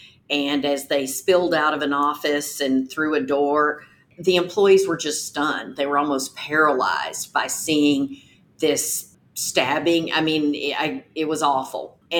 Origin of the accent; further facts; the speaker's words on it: the South, United States; You know, I'm from the South. We say police.